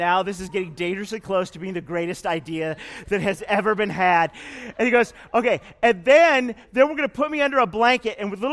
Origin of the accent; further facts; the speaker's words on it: Springfield, Oregon, United States; So I grew up in Springfield, Oregon, which is actually the actual town that Springfield, that the Simpsons lived in, was named after.